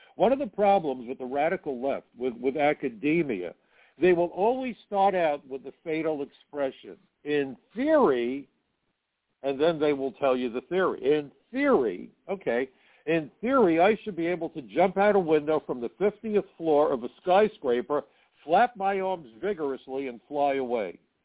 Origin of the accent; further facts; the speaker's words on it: Brooklyn, New York, United States; You know, I'm from Brooklyn. I'm Jewish.